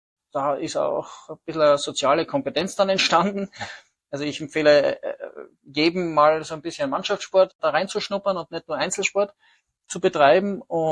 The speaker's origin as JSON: {"language": "German", "town": "Graz", "region": "Styria", "country": "Austria", "said": "ich komme aus Graz, also Großstadt, 300.000 Einwohner."}